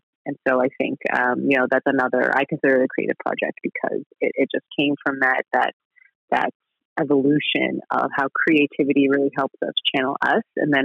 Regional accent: Sault Ste. Marie, Ontario, Canada; I grew up in Northern Ontario in Sault Ste. Marie, which is about 8 hours northwest of Toronto. We're kind of nestled in between the Great Lakes, and we actually sit on the border of Michigan.

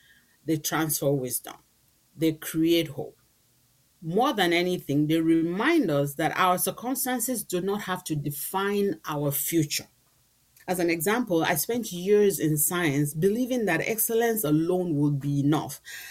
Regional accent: Nigeria; I remember growing up in Nigeria

